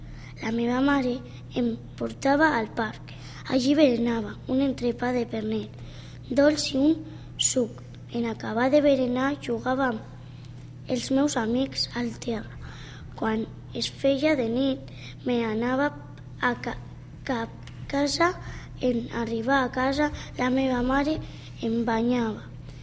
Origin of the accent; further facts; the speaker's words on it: Huesca, Aragon, Spain; born there; Vaig néixer a Osca.